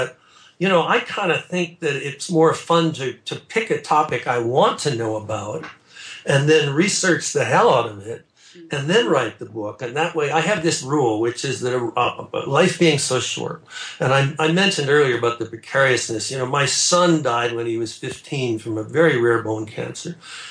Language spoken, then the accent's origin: English; Canada; yes, I was raised in Canada, so I'm born and raised, so I'm sort of a Commonwealth citizen